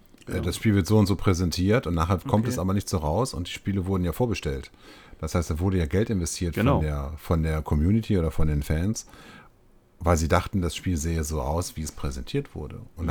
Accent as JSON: {"language": "German", "region": "North Rhine-Westphalia", "country": "Germany", "said": "Okay, die Hörerschaft, wir kommen aus OWL, jetzt ist es raus."}